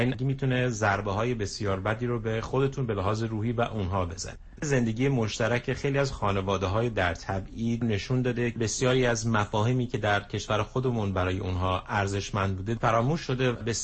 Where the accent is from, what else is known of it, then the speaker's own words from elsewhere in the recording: Iran; moved away as an adult; now in Canada; کانادا عملاً کشور جدید من شده. با اینکه من همیشه ایرانی هستم و ایرانی باقی خواهم موند